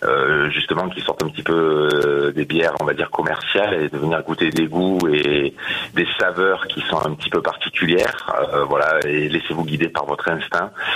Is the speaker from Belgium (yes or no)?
no; Carpentras, Provence-Alpes-Côte d'Azur, France; Déjà, je suis natif de Carpentras.